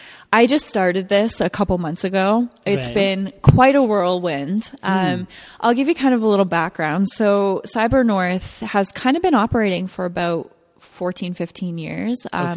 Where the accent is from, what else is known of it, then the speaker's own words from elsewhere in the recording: Elmira, Ontario, Canada; I was born and raised in Waterloo, actually out in the country, out in Elmira.